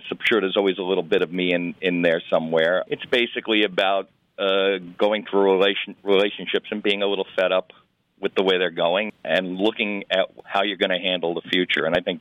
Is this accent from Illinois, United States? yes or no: no; Mohegan Lake, New York, United States; now in Mountaindale, United States; I live in a town called Mountaindale, nestled in the foothills of the Catskills. But I was from Mohegan Lake originally